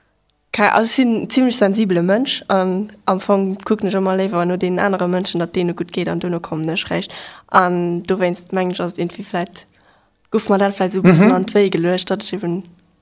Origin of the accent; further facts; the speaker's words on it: Luxembourg; ich komme aus Luxemburg.